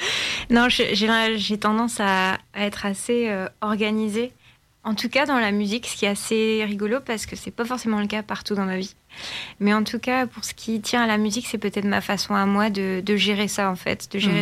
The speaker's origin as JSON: {"language": "French", "region": "Brittany", "country": "France", "said": "Moi, je viens de Boulogne et je suis originaire de Bretagne, dans un petit village."}